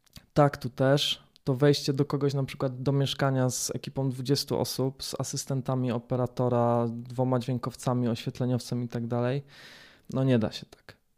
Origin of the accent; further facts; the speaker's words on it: Katowice, Silesian Voivodeship, Poland; myślę, że premiera będzie w Katowicach, dlatego że my jesteśmy stąd.